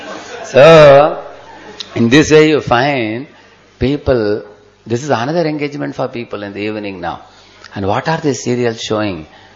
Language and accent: English; South India, India; Because I come from South India, from a certain place, where we had a Vishnu temple.